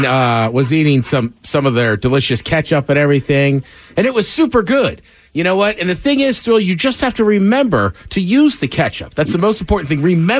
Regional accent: Louisiana, United States; accent: Cajun; That's my Cajun accent.

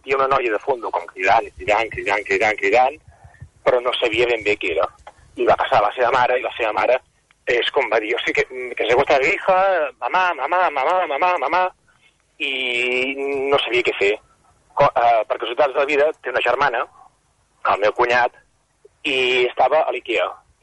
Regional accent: Cabrera de Mar, Catalonia, Spain; Jo sóc de Cabrera de Mar i ahir tenia un dinar familiar

